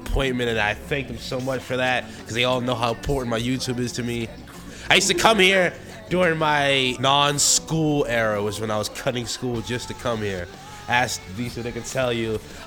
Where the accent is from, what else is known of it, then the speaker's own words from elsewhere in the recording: New York, United States; And I come all the way from Staten Island.